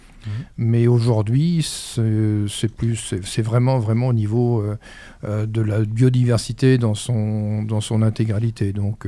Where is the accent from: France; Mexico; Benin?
France; Crépy-en-Valois, Hauts-de-France; born there; moi je suis donc du coin, je suis né à Crépy-en-Valois il y a maintenant bien longtemps